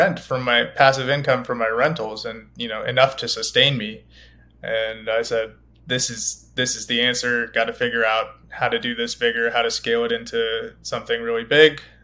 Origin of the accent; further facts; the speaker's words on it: California, United States; So, yeah, I grew up in California, went to school there.